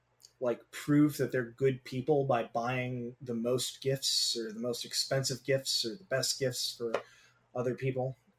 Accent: Great Neck, New York, United States; because I grew up in Great Neck, New York. And so, which is, it's a very Jewish area, right?

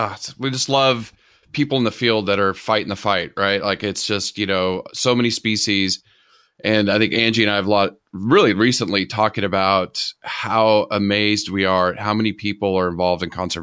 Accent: California, United States; I grew up in California too, so it's always fun to talk to somebody from back home. Haven't been back in quite a while

